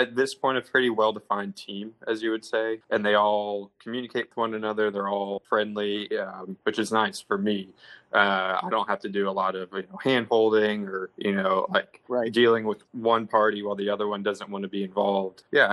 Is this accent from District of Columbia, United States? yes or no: no; Florida, United States; some little more familiar grass growing up in Florida